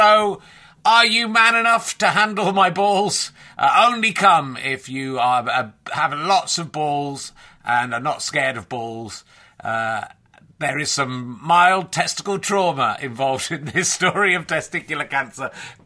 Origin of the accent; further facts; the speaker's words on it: York, Yorkshire and the Humber, United Kingdom; born there; because I was born in York, which is where Richard of York.